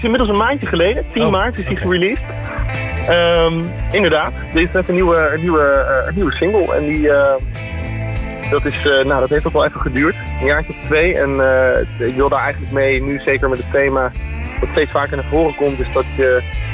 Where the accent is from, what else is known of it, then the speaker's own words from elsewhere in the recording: Rotterdam, South Holland, Netherlands; Nou, toevallig wist ik dat wel, want ik kom oorspronkelijk uit Rotterdam en ik heb 2 jaar in Ommoord gewoond.